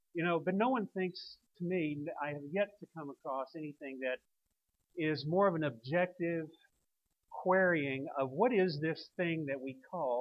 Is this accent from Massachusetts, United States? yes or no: no; Dallas, Texas, United States; born or raised there